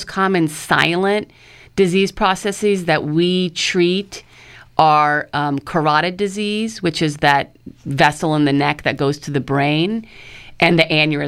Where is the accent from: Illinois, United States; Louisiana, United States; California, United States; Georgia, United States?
Illinois, United States; So I did all my training, and I grew up in Illinois.